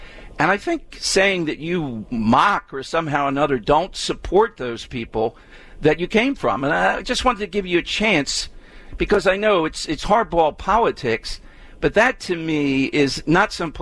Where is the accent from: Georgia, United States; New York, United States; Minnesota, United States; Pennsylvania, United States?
Pennsylvania, United States; Philadelphia; I'm from South Philly. I'm very proud of that.